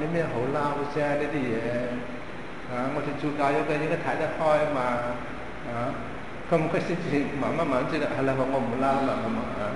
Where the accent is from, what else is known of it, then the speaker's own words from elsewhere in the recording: Hong Kong; 我哋香港人真係唔錯